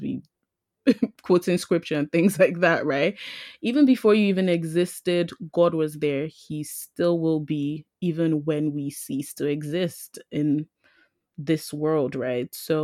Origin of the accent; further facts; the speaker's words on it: Nigeria; growing up in Nigeria as a Nigerian girl